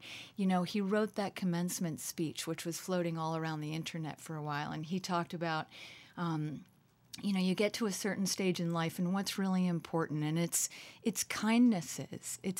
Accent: Lancaster, Pennsylvania, United States; growing up in Amish country in Lancaster, Pennsylvania

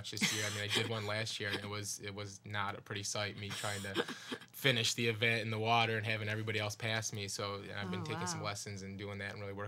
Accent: Utica, New York, United States; I'm from the Utica, the Mohawk Valley area, growing up.

